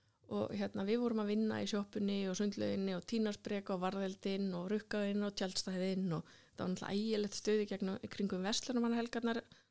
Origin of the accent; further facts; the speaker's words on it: Reykjavík, Capital Region, Iceland; ég nú algjört borgarbarn ég alinn upp í Reykjavík og í Lauganesinu og bara ofsalega stabíl æska ég bara bjó í Lauganesinu fættist í hérna og bjó á Kleppsveginum lengst af og svo á Laugalæk þannig að ég flutti aldrei neitt